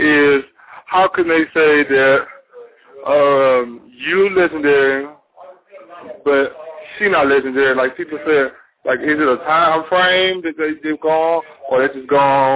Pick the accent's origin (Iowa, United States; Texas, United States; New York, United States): Texas, United States; Yeah, I was calling in. I want to know why I'm from Texas